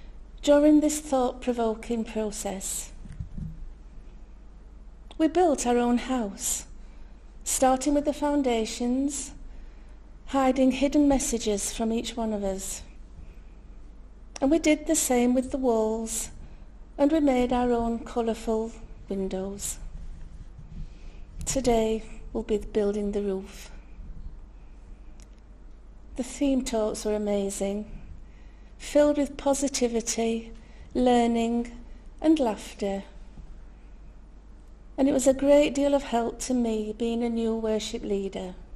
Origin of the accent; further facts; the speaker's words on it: Scarborough, Yorkshire and the Humber, United Kingdom; I'm from Scarborough.